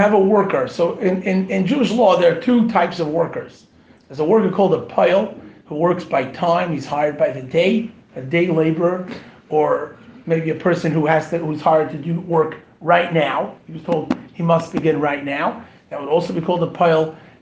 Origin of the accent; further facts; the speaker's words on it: England, United Kingdom; Hello, I'm from England.